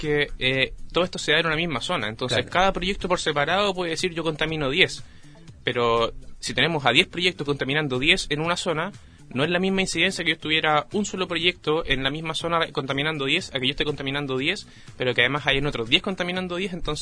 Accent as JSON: {"language": "Spanish", "region": "Biobío", "country": "Chile", "said": "para nosotros que somos de acá de Biobío"}